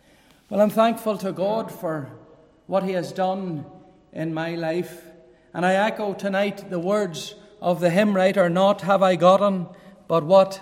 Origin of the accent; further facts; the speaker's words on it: Corkley, Northern Ireland, United Kingdom; my mind goes back to my childhood days, how I was born there in South Armagh in the townland of Corkley, just about a mile from the border with the Republic of Ireland